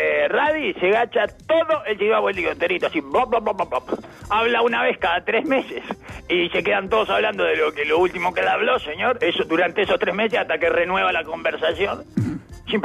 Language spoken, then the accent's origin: Spanish; Uruguay; Es raro que el de ingenio uruguayo haya salido ese chiste. Que no tenemos, no somos argentinos